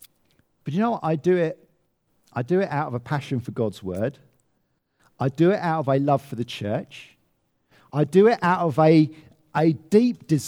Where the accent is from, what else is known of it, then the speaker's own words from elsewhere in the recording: United Kingdom; We're very British, aren't we? We're very private about our giving, aren't we?